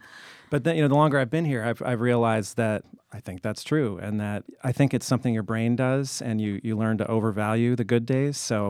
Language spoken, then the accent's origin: English; Arizona, United States; also born or lived in California; Well, I grew up in Arizona and California, not known for rain. So it was a surprise when I moved here how often you're driving with your headlights on at noon.